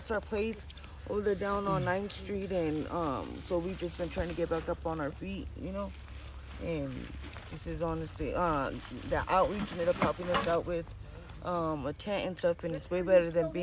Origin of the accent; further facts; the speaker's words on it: Buena Vista, Colorado, United States; I'm from Buena Vista, but...